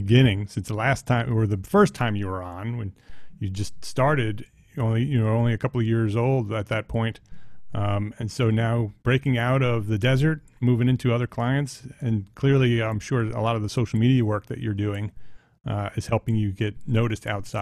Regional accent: Paramus, New Jersey, United States; I grew up in Paramus.

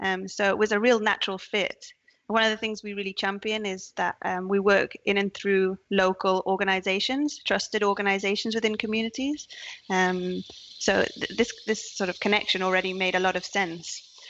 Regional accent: Newcastle, North East England, United Kingdom; I'm a Geordie. I'm from Newcastle, the north of England

